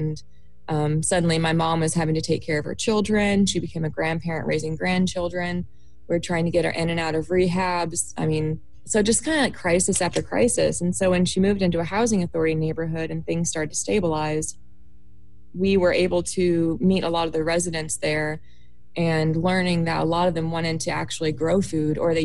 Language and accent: English; Illinois, United States; The area of Illinois that I grew up in was actually an old strip mining town.